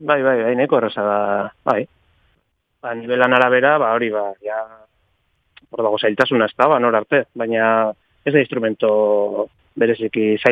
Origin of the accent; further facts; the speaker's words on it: Eibar, Basque Country, Spain; also born or lived in Ermua; now in Zumaia, Spain; Bueno, izkera gaitxek, igarri ustezuzta, Eibartarra naiz.